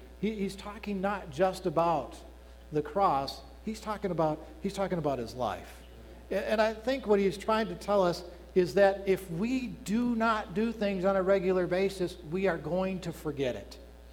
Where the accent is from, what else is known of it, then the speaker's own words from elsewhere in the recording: Union Grove, United States; I grew up in Union Grove, 3,000 people.